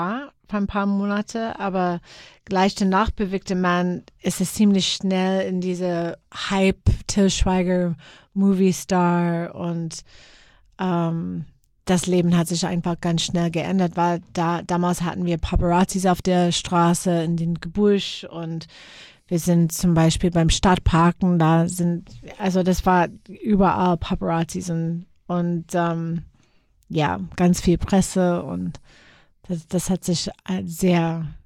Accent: United States; Wir sind bei Maximilian Cinema in München, meine ich, gewesen und als Amerikaner

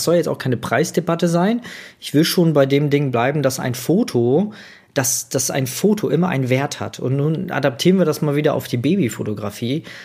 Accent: Magdeburg, Saxony-Anhalt, Germany; born there; aber ich wurde in Magdeburg geboren und das war damals noch in der DDR, ne? Also der östliche Teil von Deutschland

